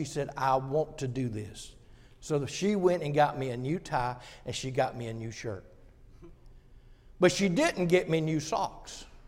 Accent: Virginia, United States; I'm from Virginia, not West Virginia.

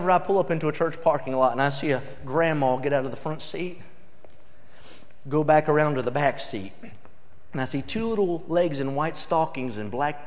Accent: West Virginia, United States; I was from West Virginia. I wanted to drive a big truck with oversized tires, shoot deer, and marry a girl that didn't rub snuff.

